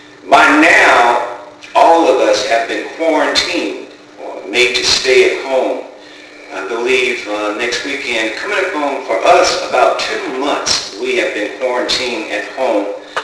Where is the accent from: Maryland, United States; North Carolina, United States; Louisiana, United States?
North Carolina, United States; over 13,000 people have been infected in my home state, North Carolina